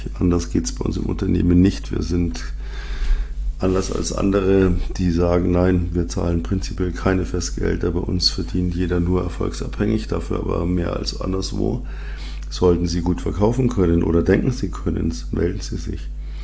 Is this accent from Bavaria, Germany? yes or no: yes; Munich, Bavaria, Germany; als Münchner wusste man halt, wie man ja, A, Winterreifen hat